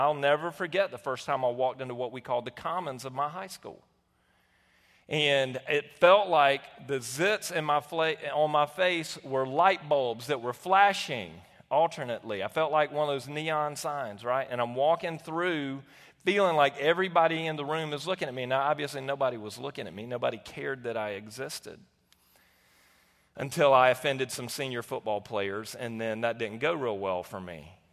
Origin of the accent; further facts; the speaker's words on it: Southern US, United States; And for me, as a white man growing up in the South, you know, you would think that I would be immune to some of that.